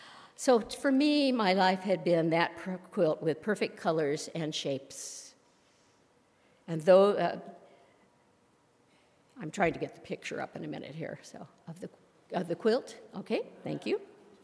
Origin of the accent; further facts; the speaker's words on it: Palo Alto, California, United States; I grew up in Palo Alto, married and attended San Jose State University